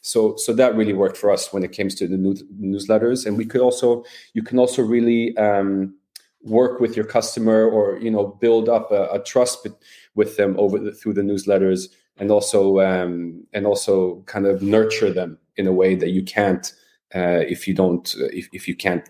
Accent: Sweden; English is a second language; Yeah, I mean, the designs, I'm from Sweden. We like it fairly, you know, minimalistic, simple.

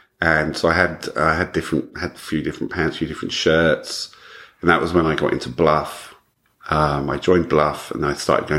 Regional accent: England, United Kingdom; I grew up in England

